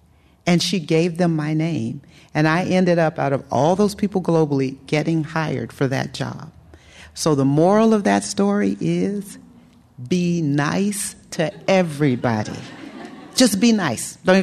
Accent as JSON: {"language": "English", "region": "California", "country": "United States", "said": "I say who I am and where I work and that I'm from the Bay Area."}